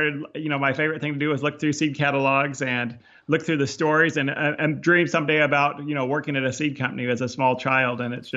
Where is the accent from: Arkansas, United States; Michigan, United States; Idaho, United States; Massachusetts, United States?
Idaho, United States; Nampa; Yeah, I started out in the Boise Valley, actually right on the Oregon side of the border from Idaho. I was born in Napa, Idaho, near Boise.